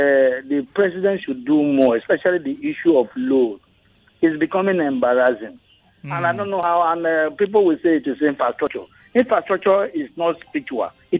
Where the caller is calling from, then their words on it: Badagry, Lagos, Nigeria; I'm calling from Badagry.